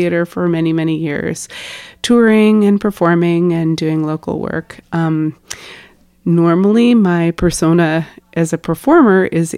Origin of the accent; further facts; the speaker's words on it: Vermont, United States; I'm from Vermont